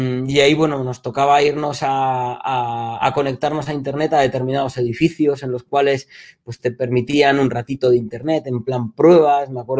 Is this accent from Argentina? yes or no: no; Chile; soy chileno también y he tenido muchos años de haber estado pasando veranos españoles / inviernos chilenos allí